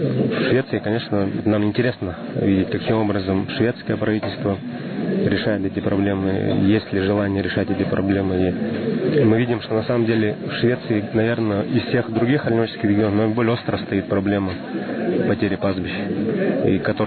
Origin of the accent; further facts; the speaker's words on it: Sakha Republic, Russia; Вот я сам родом с Якутии, и у нас в Южной Якутии